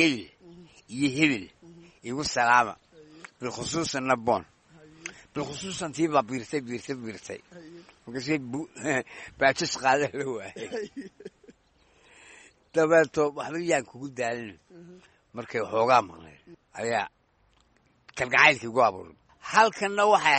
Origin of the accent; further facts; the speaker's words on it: Hargeisa, Woqooyi Galbeed, Somalia; born there; waxaan ku dhashay Hargeysa